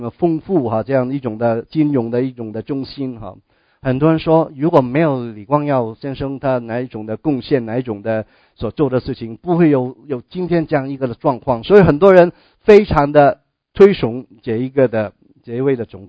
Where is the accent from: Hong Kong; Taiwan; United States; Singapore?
Hong Kong; 我不是从新加坡来我从香港来